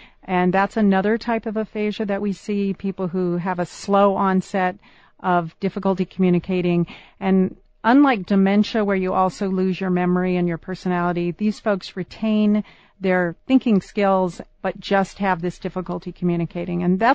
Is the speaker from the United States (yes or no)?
yes; California, United States; I'm from California, but I came out here for graduate school at the university.